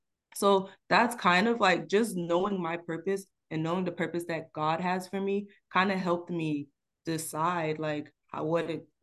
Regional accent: Miami, Florida, United States; also born or lived in Phoenix; Born and raised in Miami, Florida. Went to school in Miami and then decided one day I want to move all across the United States and go to school in Phoenix.

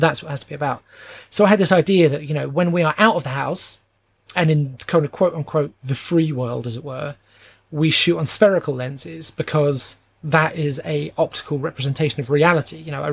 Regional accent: England, United Kingdom; I'm English and Dom's English.

